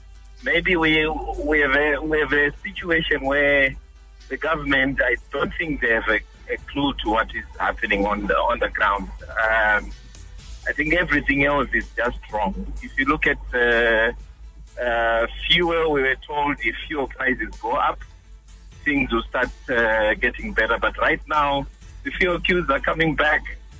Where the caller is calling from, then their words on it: Norton, Mashonaland West, Zimbabwe; from Norton.